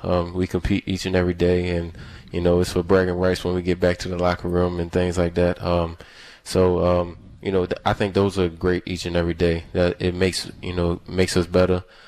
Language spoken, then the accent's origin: English; Baltimore, Maryland, United States; Well, I'm from Baltimore, so I was a Ravens fan.